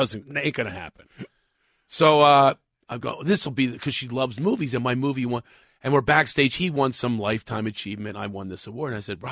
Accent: Philadelphia, Pennsylvania, United States; If I was homeless, I'm from Philadelphia.

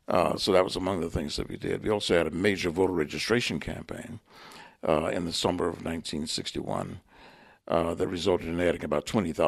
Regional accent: Miami, Florida, United States; Many of us were from the South. I was from Miami, Florida, where the racism was not as harsh, but it existed.

